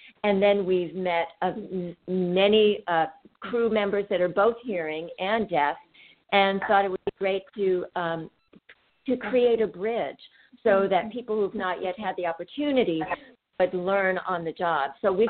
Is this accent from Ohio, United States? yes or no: no; New York City, New York, United States; I grew up in New York City, and we know that there's a diverse population here.